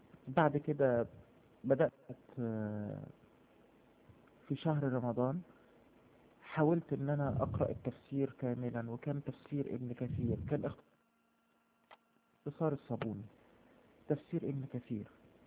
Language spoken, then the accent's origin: Arabic; Riyadh, Riyadh Province, Saudi Arabia; also born or lived in Egypt; اتربيت في السعودية في الرياض، كنت متفوق جدا اشكر ربنا